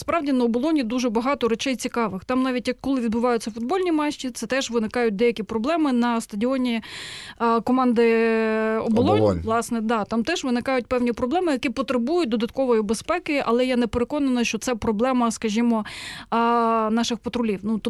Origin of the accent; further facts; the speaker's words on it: Kyiv, Ukraine; Я можу нагадати про мій район. Знаєш, я коли туди переїхала з Печерського району, перше, куди мене повели діти, от мені було 12 або 13 років